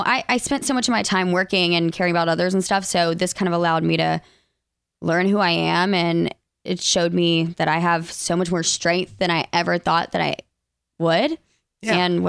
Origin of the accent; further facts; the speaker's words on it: Alabama, United States; accent: less Southern accent; Both of us were from Alabama. I'm the one with the like less Southern accent, but sometimes it pops in there.